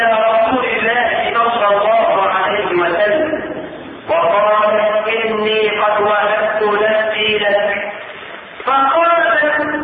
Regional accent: Egypt; احنا كمصريين

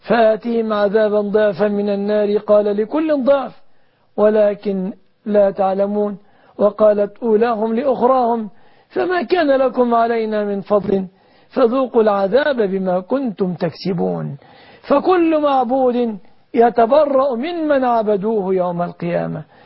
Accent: Egypt

